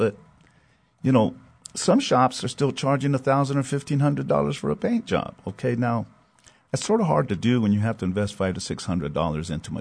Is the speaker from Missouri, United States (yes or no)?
no; El Paso, Texas, United States; They were big idols to us growing up in Northeast El Paso back in the day.